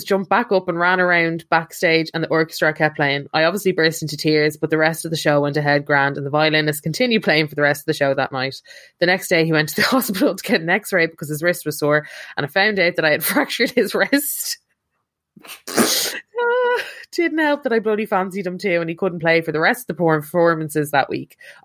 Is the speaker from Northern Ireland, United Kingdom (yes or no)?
yes; Northern Ireland, United Kingdom; She kept talking away and asking if I was from Northern Ireland. I said, yes.